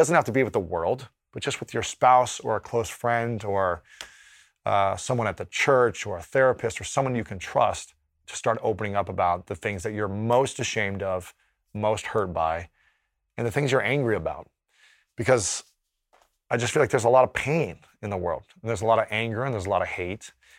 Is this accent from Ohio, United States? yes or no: yes; Ohio, United States; And that was very challenging growing up in Ohio as a straight man.